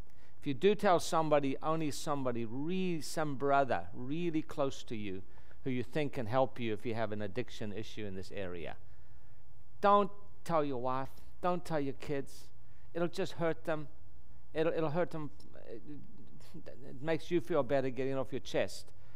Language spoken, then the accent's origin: English; South Africa; I was raised in South Africa. This is the only jewelry I've ever worn in my entire life. South Africans don't wear jewelry.